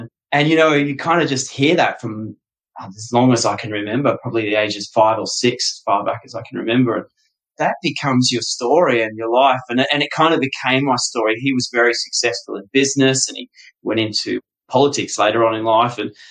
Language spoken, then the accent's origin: English; Australia; also born or lived in United Kingdom; now in United States; Growing up in Australia, and I tell this to a lot of my friends here in the US now, growing up in Australia, we kind of looked up to the US, you know. It was, for me, I was growing up in the 80s and the 90s